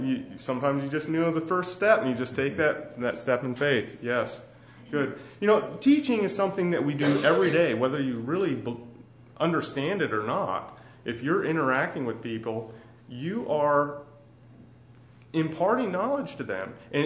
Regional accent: South Carolina, United States; I'm from South Carolina. I am an architect, and I design churches.

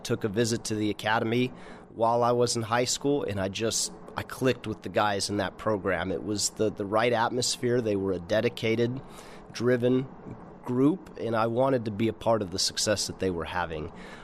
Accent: Ramstein, Rhineland-Palatinate, Germany; growing up in Ramstein was a cool experience

